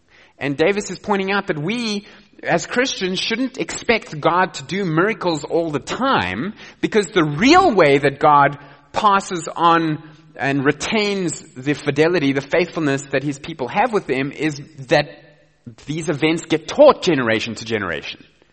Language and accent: English; South Africa; I said, listen, I'm the South African. You know, you're the American.